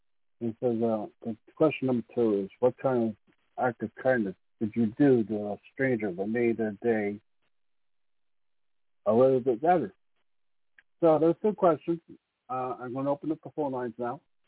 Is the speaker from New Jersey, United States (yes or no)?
yes; New Jersey, United States; But I'd like to share something with you that happened to me when I was growing up in North Jersey.